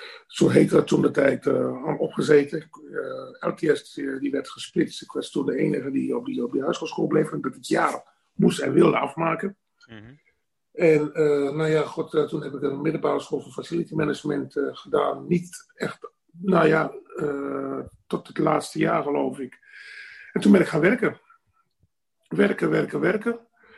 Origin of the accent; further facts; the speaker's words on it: Netherlands; ik ben al heel wat jaren in Nederland. Ik ben eigenlijk, ik ga bijna zeggen, ik ben in Nederland opgegroeid. Want ik was als klein jongetje, kwam ik naar Nederland toe. Een jaar of 3, 4 was.